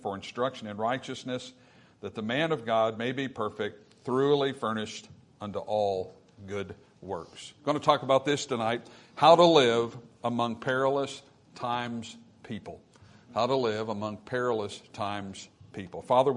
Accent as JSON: {"language": "English", "country": "United States", "said": "As an American, it breaks my heart to see where our country is"}